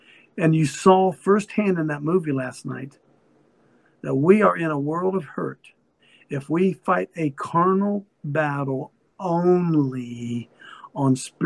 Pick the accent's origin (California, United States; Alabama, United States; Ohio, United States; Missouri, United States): Ohio, United States; Columbus; I'm from Columbus, Ohio.